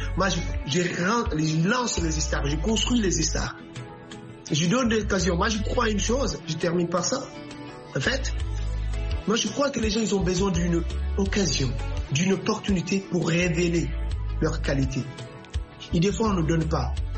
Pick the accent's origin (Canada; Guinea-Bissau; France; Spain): Guinea-Bissau; depuis mon jeune âge, chez moi en Guinée-Bissau, j'étais très activé dans l'église